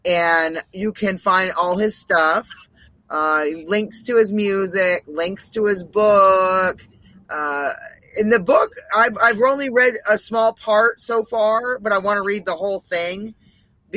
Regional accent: Maine, United States; now in Los Angeles, United States; I'm originally from Maine.

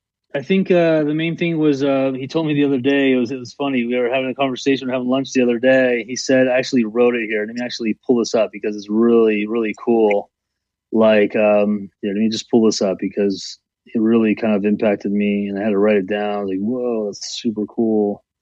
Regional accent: Los Angeles, California, United States; born there; first language Spanish; English is a second language; I was born here in East LA. Actually, no, in downtown Los Angeles. And you know, I just, it was in my heart since I was a kid. You know, I speak both languages fluently. I actually learned Spanish first.

